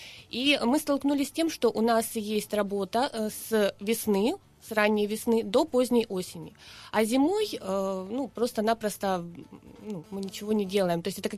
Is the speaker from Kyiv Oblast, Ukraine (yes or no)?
no; Horlivka, Donetsk Oblast, Ukraine; Сама я із Горловки.